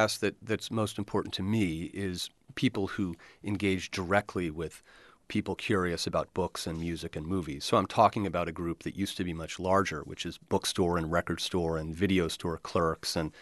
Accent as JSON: {"language": "English", "town": "Baltimore", "region": "Maryland", "country": "United States", "said": "I'm from Baltimore, so I remember when steel started to fade out"}